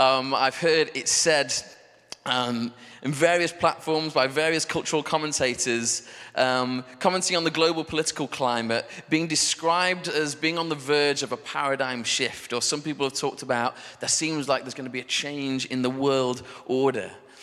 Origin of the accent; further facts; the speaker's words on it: Sheffield, Yorkshire and the Humber, United Kingdom; I'm from Sheffield originally. I grew up in Hillsborough, just a stone throw down the road.